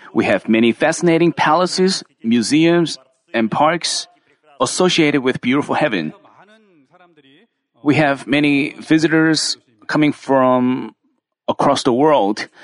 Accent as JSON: {"language": "English", "country": "Russia", "said": "Has any one of you been to Russia? But because I came from Russia, let me briefly introduce what country Russia is."}